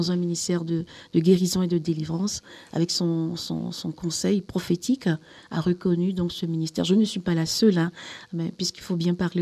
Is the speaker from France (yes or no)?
no; Côte d’Ivoire; also born or lived in Belgium; je suis aussi belge. Hein. Je viens à la fois de Côte d'Ivoire et de Belgique.